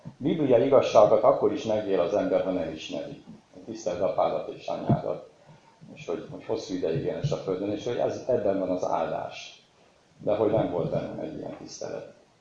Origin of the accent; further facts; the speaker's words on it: Galgamácsa, Pest, Hungary; Én konkrétan Galgamátláról jöttem, Aszód mellől, Budapest mellől egy 40 kilométerre